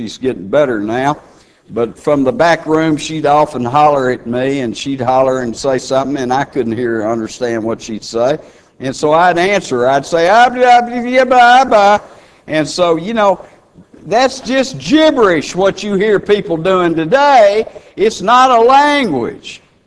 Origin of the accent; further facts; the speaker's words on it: Texas, United States; also born or lived in Colorado; When I lived in Colorado … because they knew I was from Texas.